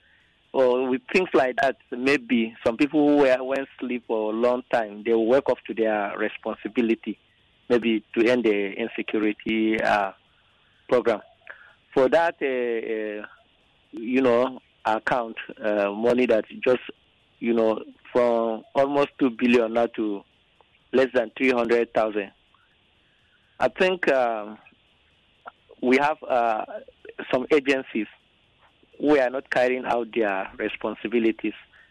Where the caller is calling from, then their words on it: Abuja, Federal Capital Territory, Nigeria; I'm calling from Abuja.